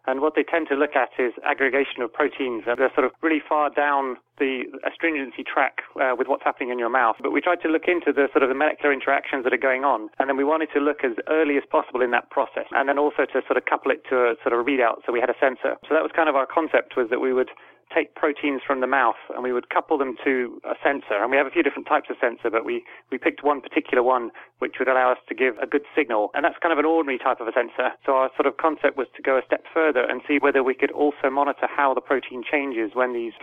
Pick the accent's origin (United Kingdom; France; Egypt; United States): United Kingdom; now in Denmark; Actually, I've moved around a lot. I'm British, but I'm living in Denmark now, working at the university.